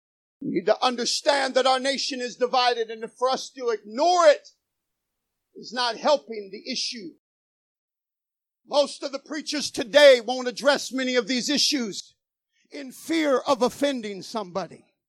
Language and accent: English; United States; I'm an American.